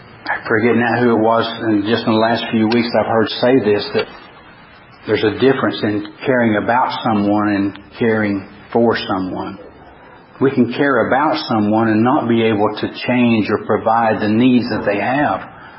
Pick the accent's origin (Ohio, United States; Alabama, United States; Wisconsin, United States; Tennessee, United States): Tennessee, United States; I thought this morning of growing up in East Tennessee, and we didn't go to the pool very often.